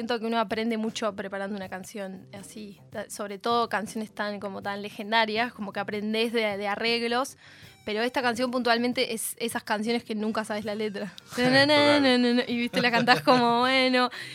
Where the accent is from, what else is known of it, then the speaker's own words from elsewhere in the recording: Bahía Blanca, Buenos Aires Province, Argentina; Sí, soy de Bahía Blanca.